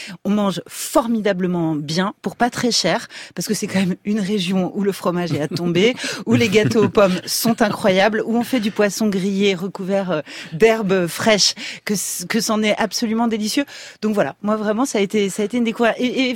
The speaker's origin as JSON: {"language": "French", "town": "Paris", "region": "Île-de-France", "country": "France", "said": "je suis parisienne"}